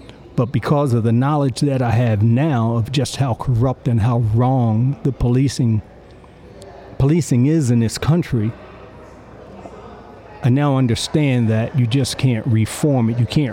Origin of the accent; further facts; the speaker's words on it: Baltimore, Maryland, United States; I grew up in West Baltimore. My mother still lives in Reservoir Hill.